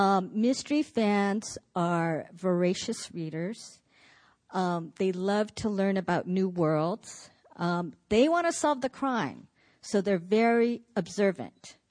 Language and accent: English; Los Angeles, California, United States; And also, I am from Los Angeles, and that is like the home of noir fiction.